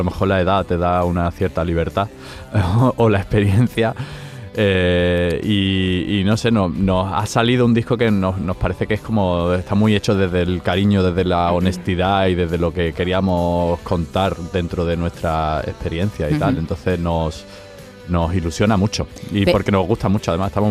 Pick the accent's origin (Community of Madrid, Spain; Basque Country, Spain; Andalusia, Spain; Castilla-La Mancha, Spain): Andalusia, Spain; Málaga; also born or lived in Germany; nosotros somos de padre malagueño, de madre alemana. Y bueno, nacimos en Alemania, pero éramos muy pequeñitos cuando nos vinimos para Málaga, así que somos 100% malagueños.